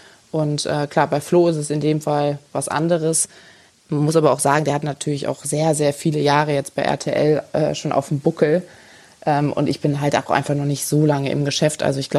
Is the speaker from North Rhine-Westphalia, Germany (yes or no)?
yes; Bergisch Gladbach, North Rhine-Westphalia, Germany; born there; now in Munich, Germany; ich komme aus dem Rheinland. Also ich komme ja gebürtig aus Bergisch Gladbach. Und wie du gerade gesagt hast, also meine Familie ist noch da. Viele meiner Freunde sind da, eigentlich auch meine engsten Freunde. Ich habe mich trotzdem dazu entschieden, in München zu bleiben